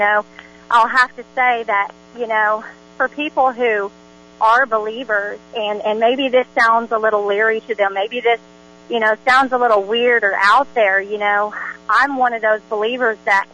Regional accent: Shawnee, Oklahoma, United States; I'm so excited because I'm from Shawnee, Oklahoma, and we don't have that kind of ministry here.

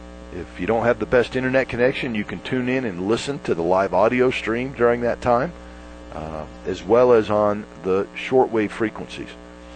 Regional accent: Florida, United States; You know, John, you're from Chicago. I'm from Florida.

